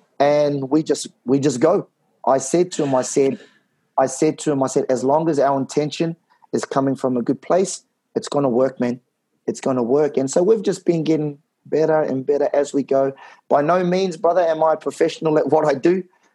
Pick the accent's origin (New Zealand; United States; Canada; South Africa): New Zealand; back in New Zealand, my home country